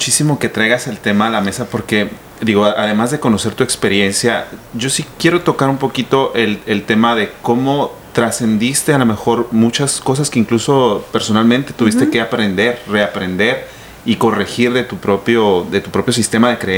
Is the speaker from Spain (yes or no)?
no; Mexico City, Mexico; Yo propiamente soy migrante, como bien mencionas, yo vengo de la Ciudad de México, yo me enfrenté a un choque cultural, yo llegué creyendo que el DF era lo máximo, en su momento todos le llamamos el DF, y llegué aquí, yo era el chilango